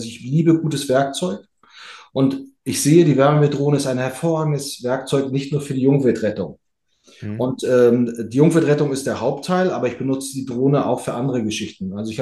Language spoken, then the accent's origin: German; Northern Germany, Germany; Also, moin. Daran erkennt ihr, ich komme aus Norddeutschland.